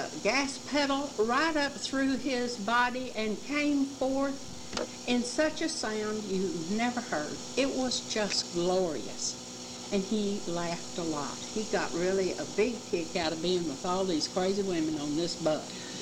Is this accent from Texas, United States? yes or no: yes; Fort Griffin, Texas, United States; born or raised there